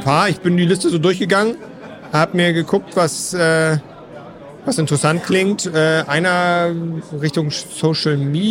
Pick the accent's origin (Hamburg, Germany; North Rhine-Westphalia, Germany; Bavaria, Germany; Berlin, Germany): Hamburg, Germany; ich komme aus Hamburg, extra nach Fulda